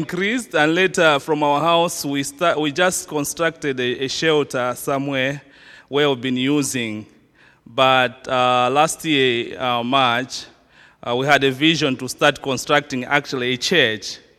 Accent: Malawi; English is a second language; now in Edinburgh, United Kingdom; I come from Malawi, that's the southern part of Africa. And here, I came as a student

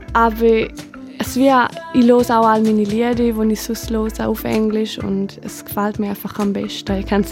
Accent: Switzerland; first language Romansh; German is a second language; romanisch, also ja, liegt mir das auch nicht wirklich, auch wenn es meine Muttersprache ist.

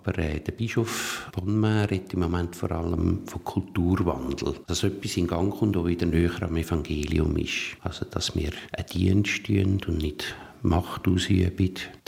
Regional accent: Alpnach, Obwalden, Switzerland; Ich bin in Alpnach aufgewachsen, in Obwalden, habe Theologie studiert, hier im St. Luzi und in Rom.

